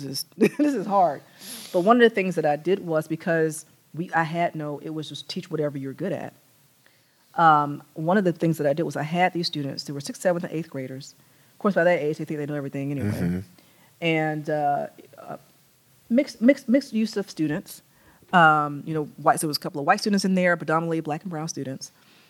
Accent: Atlanta, Georgia, United States; in West End, in Atlanta, in my hometown

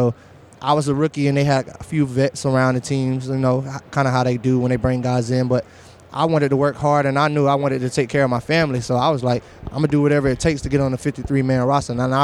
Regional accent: Johnston, South Carolina, United States; I grew up in a small town called Johnston, South Carolina.

